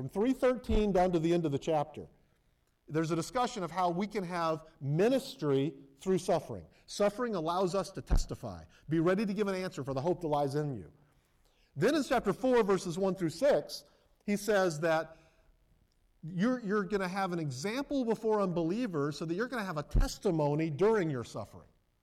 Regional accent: United States; And while I'm proud to be an American, my being an American falls way below my being a citizen of heaven

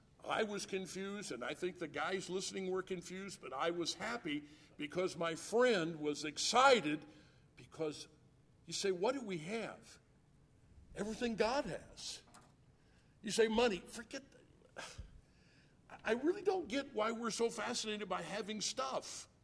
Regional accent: United States; born there; I am an American by where I was happened to be born. I like both of those. … I like being an American.

